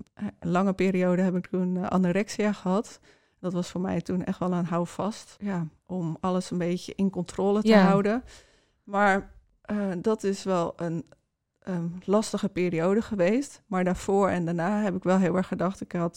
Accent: Groningen, Netherlands; En ik kom uit Groningen. Dus misschien lag het aan de Groningse nuchterheid.

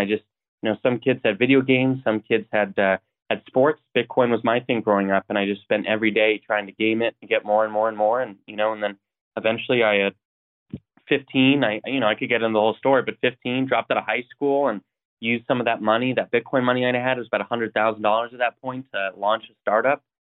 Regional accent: Coeur d'Alene, Idaho, United States; I grew up in Idaho, North Idaho, and Coeur d'Alene, if anyone knows where that is.

